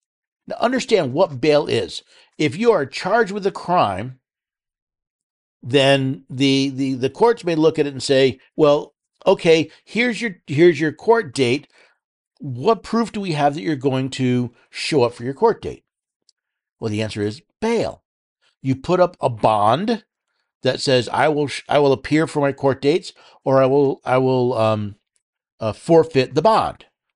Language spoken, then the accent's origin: English; New York City, New York, United States; New York City, again, I was born in New York City. I lived there for the first 10, 11 years of my life.